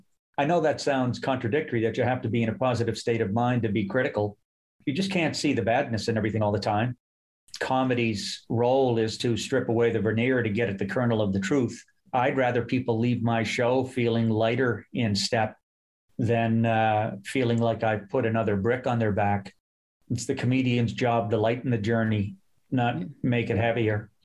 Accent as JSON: {"language": "English", "town": "Halifax", "region": "Nova Scotia", "country": "Canada", "tie": "born or raised there", "said": "I grew up in Halifax, a very racialized city. It's got the oldest Black population in Canada."}